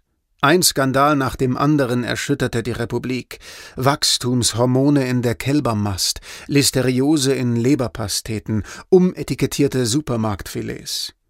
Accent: Lower Saxony, Germany; Bei uns in Ostfriesland gibt es den Spruch, wat der Buer nicht kennt, dat frett he nicht.

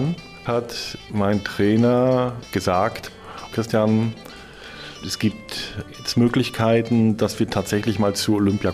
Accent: Rostock, Mecklenburg-Vorpommern, Germany; Ich bin groß geworden in Rostock, habe die Wende sehr intensiv mitgemacht

